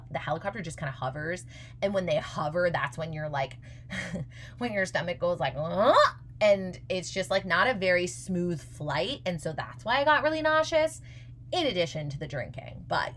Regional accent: Canada; I mean, as a Canadian, I'm biased, but there were days where I was in shorts and a tank top in Alaska

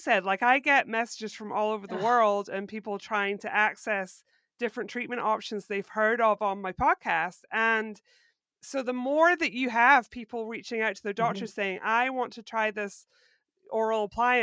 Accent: Scotland, United Kingdom; now in United States; because I was born and raised in Scotland.

